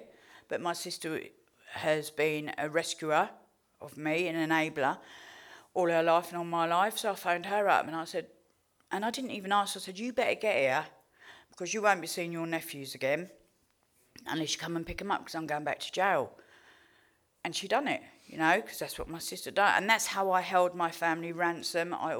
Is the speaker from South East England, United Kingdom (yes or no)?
no; Luton, East of England, United Kingdom; And then I got off the train in Luton, because this is my hometown.